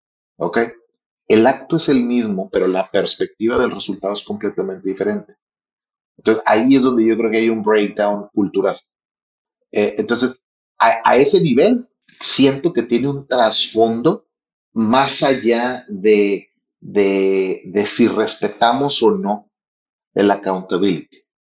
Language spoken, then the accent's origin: Spanish; Culiacán, Sinaloa, Mexico; Yo soy culichi poco domesticado, crecí aquí en Culiacán. Fui a una escuela aquí en el Chapule, aquí en Culiacán, ¿ok?